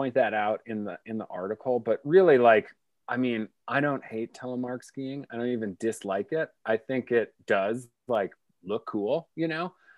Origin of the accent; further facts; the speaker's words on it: Chicago, Illinois, United States; I'm an Irishman from Chicago, the owner of a robust mustache.